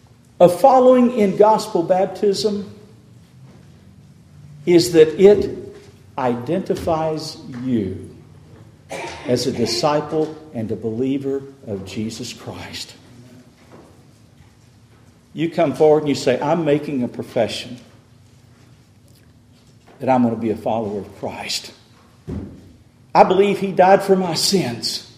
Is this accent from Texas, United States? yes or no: yes; Texas, United States; I grew up in West Texas, and it was Texas Tech all the way.